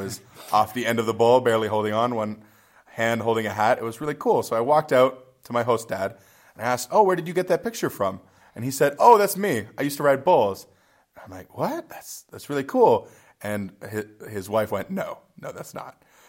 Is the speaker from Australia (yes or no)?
no; Canada; I speak very good French because I went to high school and grade school in French. I'm Canadian.